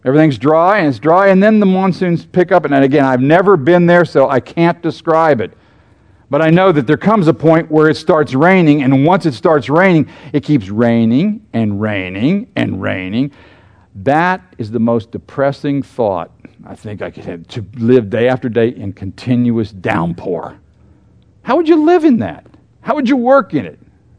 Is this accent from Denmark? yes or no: no; Pennsylvania, United States; I grew up in Pennsylvania. I know about winter.